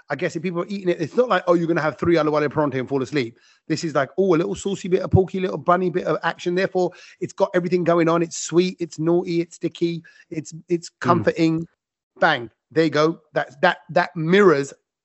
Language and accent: English; London, United Kingdom; I'm from the East End of London